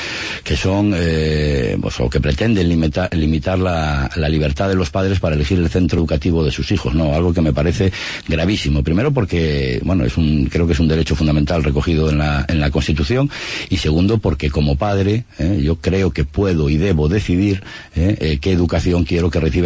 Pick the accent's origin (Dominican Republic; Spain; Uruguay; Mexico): Spain; Galicia; como gallego nos ha de hacer sentir orgullosos